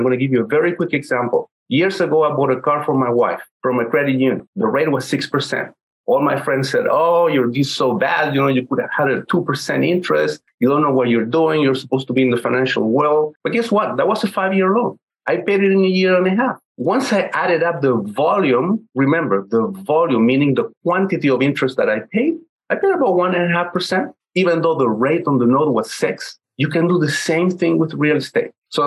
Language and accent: English; Chile; English is a second language; now in United States; I'm from Chile, and I remember between 1971 to 1974, that happened there.